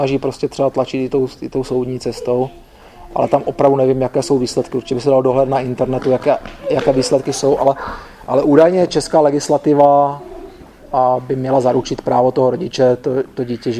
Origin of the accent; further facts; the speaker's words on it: Vsetín, Zlín Region, Czechia; My jsme od Vsetína. My jsme od Vsetína, bydlíme na vesnici na takové polosamotě